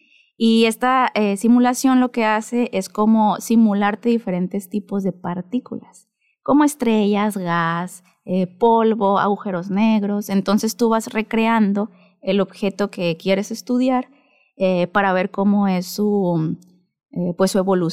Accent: Santa Rosalía, Baja California Sur, Mexico; also born or lived in Guadalajara / Mexico City / Morelia; Yo nací en Santa Rosalía, siempre sudcaliforniana, viví un tiempo acá y pues estuve 12 años fuera.

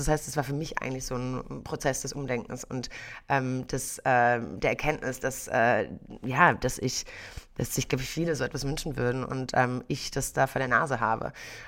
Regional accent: Bonn, North Rhine-Westphalia, Germany; ich mache es und ziehe zurück nach Bonn, da wo ich aufgewachsen bin

